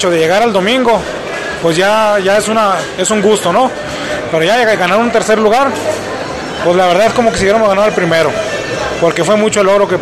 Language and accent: Spanish; Mexicali, Baja California, Mexico; Somos acerca de Mexicali, Baja California.